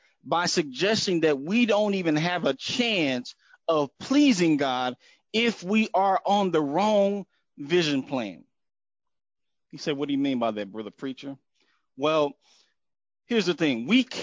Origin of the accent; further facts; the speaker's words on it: Houston, Texas, United States; I grew up in the Texas, Houston area.